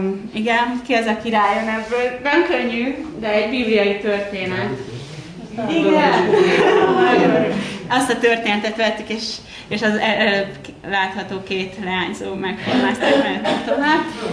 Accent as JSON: {"language": "Hungarian", "region": "Budapest", "country": "Hungary", "said": "tehát én budapesti vagyok, és nem vagyok vanyarci benszülött."}